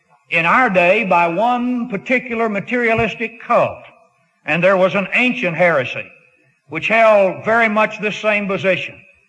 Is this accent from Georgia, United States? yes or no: no; Texas, United States; I'm pretty well, in some ways, converted, and yet in a very real sense, I'm still a Texan.